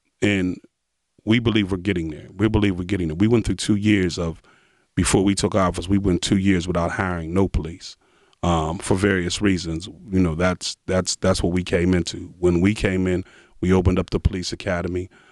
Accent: Pittsburgh, Pennsylvania, United States; my family's from the Hill. I'm from South Oakland, moved to East Liberty, went to Dilworth, went to Holy Rosary, 2 years of Central Catholic, graduated from Peabody. I know this city.

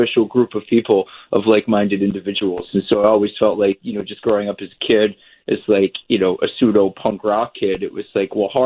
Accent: Philadelphia, Pennsylvania, United States; I grew up in Philadelphia. My dad was the marketing director for a movie chain here called West Coast Video.

